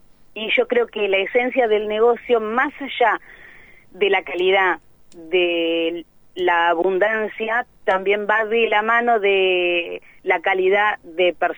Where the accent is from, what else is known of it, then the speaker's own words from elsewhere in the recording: Lezama, Buenos Aires Province, Argentina; Nosotros somos de Lezama, y vivimos a 5 cuadras del negocio.